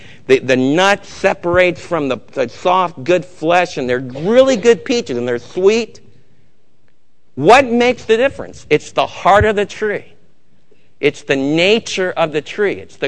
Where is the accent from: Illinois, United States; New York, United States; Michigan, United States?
New York, United States; I was raised in New York where even mafia gangsters would say